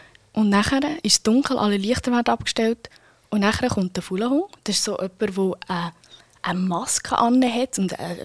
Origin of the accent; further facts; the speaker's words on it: Thun, Bern, Switzerland; also ich bin Bernerin Itza, aber ich komme von Thun